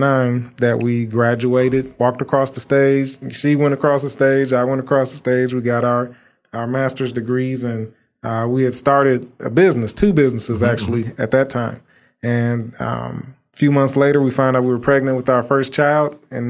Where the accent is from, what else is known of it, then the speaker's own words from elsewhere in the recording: Toledo, Ohio, United States; now in Frisco, United States; I was born and raised in Toledo, Ohio. I'm a Midwesterner and grew up in a family with three brothers